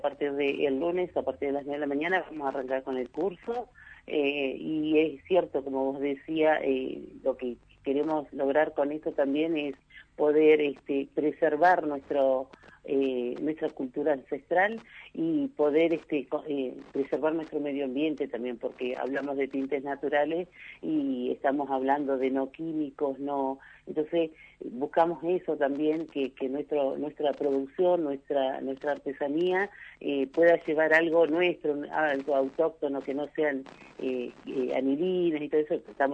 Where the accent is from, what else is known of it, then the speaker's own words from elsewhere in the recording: Pilcaniyeu, Río Negro, Argentina; porque yo soy de acá de Pilcanilleu